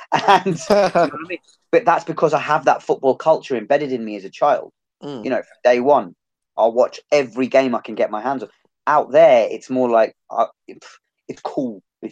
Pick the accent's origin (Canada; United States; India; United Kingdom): United Kingdom; Ealing, London; I'm from Ealing originally.